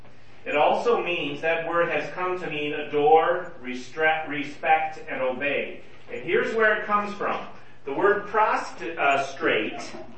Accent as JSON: {"language": "English", "country": "United States", "said": "I'm American. I'm a man. We don't do that in America."}